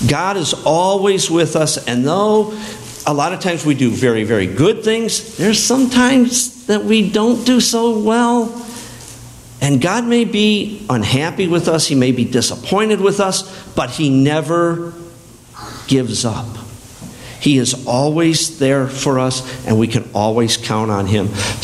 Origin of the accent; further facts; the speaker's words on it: Chicago, Illinois, United States; Did you know that I was born and raised in Chicago? Yeah, I came from the big city before I went to college and then moved down here.